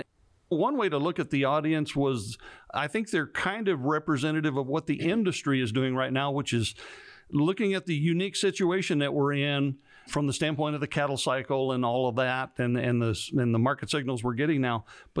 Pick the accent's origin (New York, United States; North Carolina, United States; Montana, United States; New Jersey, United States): Montana, United States; the Highlands of Scotland remind me a great deal of where I grew up in Montana.